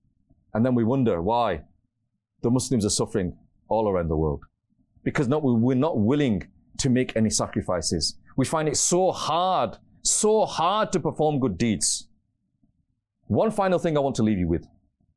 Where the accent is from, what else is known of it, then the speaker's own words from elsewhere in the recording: Bury, North West England, United Kingdom; Many, many years ago, an event took place in my local masjid. I'm from Bury, not very far from here